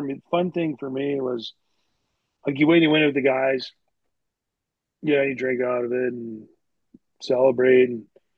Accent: Canada; Growing up in Canada, well, anywhere, Boston, like any sports town, man.

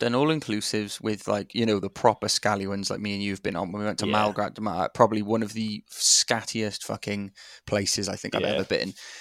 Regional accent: Wales, United Kingdom; when I said I was from Wales, he went, oh, Wrexham. I said, I don't know, Cardiff.

